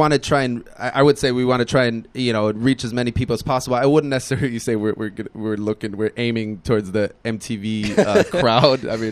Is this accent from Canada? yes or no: no; Germany; you know, I'm from Germany.